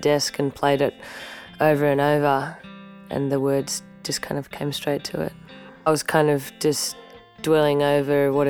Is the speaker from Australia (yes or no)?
yes; Melbourne, Victoria, Australia; I'm a songwriter from Melbourne in Australia.